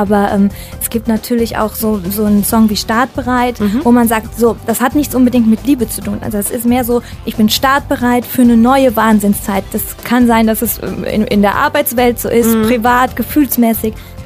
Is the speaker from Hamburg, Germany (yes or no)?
no; Aachen, North Rhine-Westphalia, Germany; Ich komme aus Aachen.